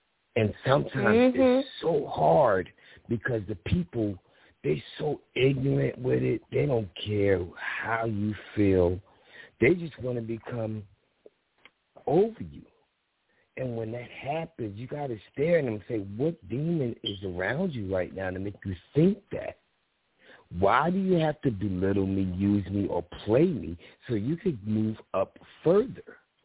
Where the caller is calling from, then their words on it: Philadelphia, Pennsylvania, United States; Well, first of all, I'm calling from Philly.